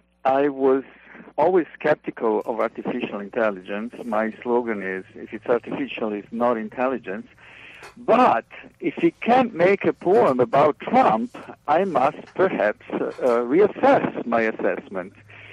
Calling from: New York City, New York, United States; New York City.

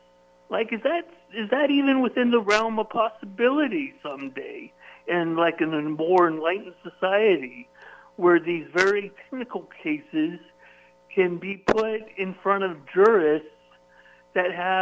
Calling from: California, United States; From Silicon Valley.

